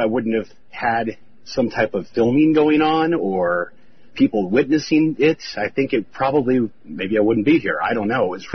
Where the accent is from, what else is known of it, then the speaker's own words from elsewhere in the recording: Phoenix, Arizona, United States; I'm from Phoenix.